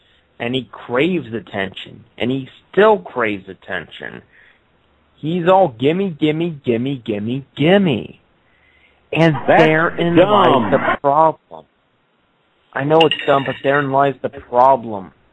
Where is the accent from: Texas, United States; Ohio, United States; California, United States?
Ohio, United States; Greenville; also born or lived in Toledo; I'm now no longer living in Toledo. I live now back in my hometown of Greenville